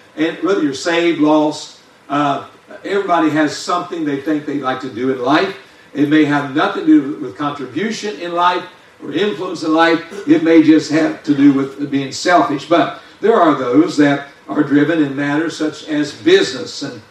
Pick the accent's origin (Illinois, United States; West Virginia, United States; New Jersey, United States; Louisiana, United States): West Virginia, United States; But, I'm from West Virginia. We follow both sides of Mason Dixon.